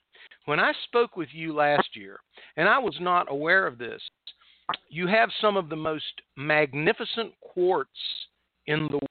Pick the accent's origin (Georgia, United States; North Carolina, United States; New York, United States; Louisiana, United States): North Carolina, United States; Spruce Pine; I mean, I'm from the Spruce Pine area. I had family lived up and down there for the first 20 years of my life, and I really like it.